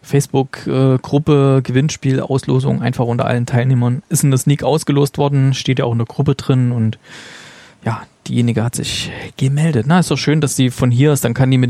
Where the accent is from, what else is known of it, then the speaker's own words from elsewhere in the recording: Thuringia, Germany; Also ich als Thüringer kann das nicht gutheißen, diese Elektrogrills.